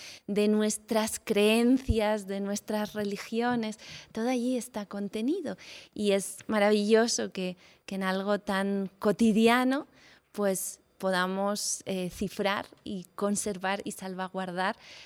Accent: Aragon, Spain; born there; todavía existe en nuestra tierra, en Aragón, porque él era bilbilitano, nació a pocos kilómetros de donde yo nací.

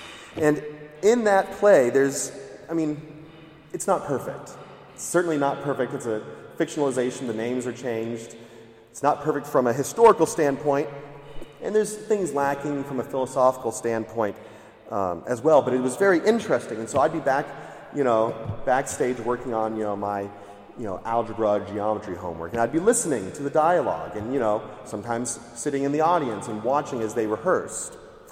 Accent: Houston, Texas, United States; I grew up in Houston, Texas, close to NASA, and even gave tours at NASA as a college summer job and things like that, but I hold no degrees in science.

